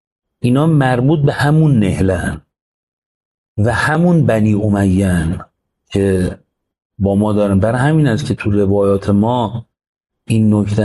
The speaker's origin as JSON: {"language": "Persian", "country": "Iran", "said": "آیا صرف این که من ایرانیم باید وایسم تو ایران"}